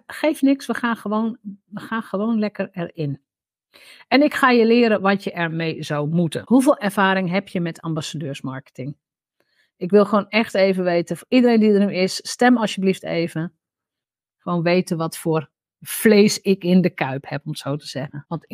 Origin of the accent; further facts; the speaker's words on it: Drenthe, Netherlands; Nou, ik ben opgegroeid in Drenthe.